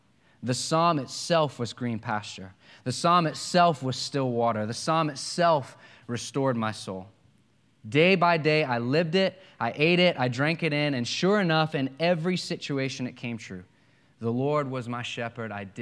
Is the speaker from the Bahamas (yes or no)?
yes; Bahamas; When I was growing up in the Bahamas, I played baseball.